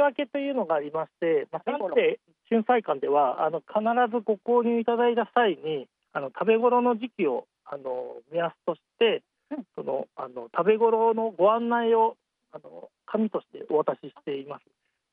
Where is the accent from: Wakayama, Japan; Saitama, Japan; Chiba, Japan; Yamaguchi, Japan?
Chiba, Japan; now in Hokota, Japan; 今年から鉾田市の地域協力隊として活動しております … 私は千葉県から移住してきまして、現在は三手春菜館の運営に携わりながら鉾田の農産物や地域の魅力を発信しています。